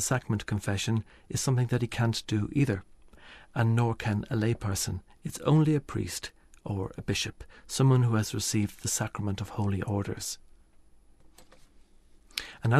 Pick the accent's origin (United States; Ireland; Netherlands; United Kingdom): Ireland; Well, we're both Irish and we both studied Irish when we were in school.